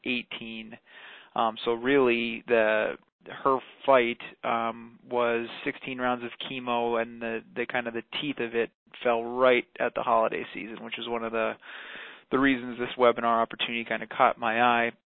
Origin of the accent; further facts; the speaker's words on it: Boston, Massachusetts, United States; So my family is from the East Coast, as Kyle mentioned in the introduction. I'm originally from the Boston area.